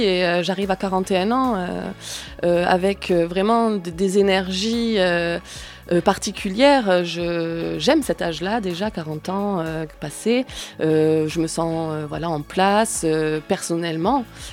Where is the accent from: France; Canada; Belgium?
France; Villeneuve-sur-Lot, Nouvelle-Aquitaine; born there; now in Agen, France; Je suis née à Villeneuve, mais je vis depuis plus de 20 ans sur Agen.